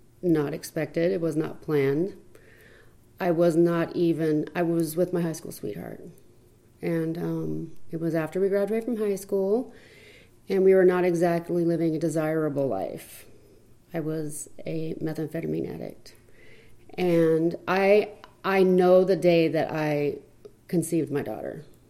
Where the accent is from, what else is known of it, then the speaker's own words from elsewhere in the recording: Mesa, Arizona, United States; I was born and raised in Mesa, Arizona. I lived here my whole life.